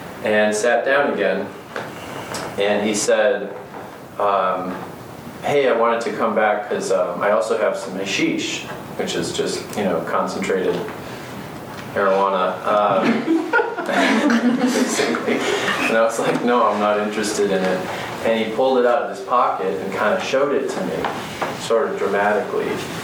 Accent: California, United States; I'm from California, where it's completely legal, but thanks anyway

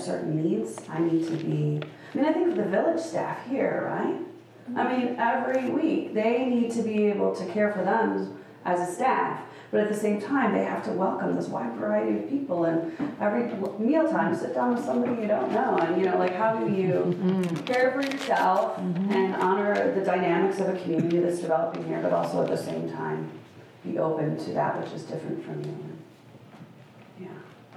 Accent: Midwest, United States; also born or lived in Portland, Oregon; I mean, I grew up in the Midwest and then I lived in Portland, Oregon for a while.

